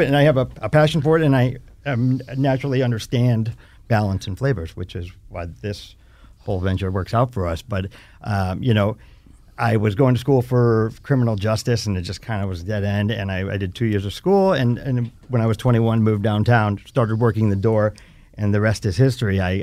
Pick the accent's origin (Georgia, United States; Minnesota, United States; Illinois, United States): Illinois, United States; Naperville; now in Chicago, United States; So yeah, I grew up in Naperville, Illinois, which is a suburb about 28 miles outside of the city. So, like most people say, I'm from Chicago. So I'm actually from Naperville, but I've spent the last 20 years in the city, right downtown